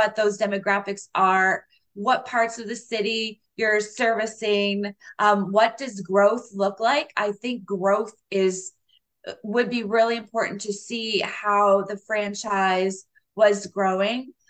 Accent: Windsor, Ontario, Canada; now in Toronto, Canada; Yeah, so I grew up here in Windsor and then have spent the last 16 years in the GTA.

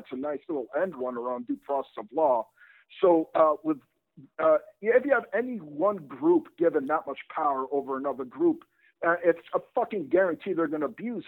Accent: New England, United States; I mean, growing up in New England, where people are pretty fucked up to begin

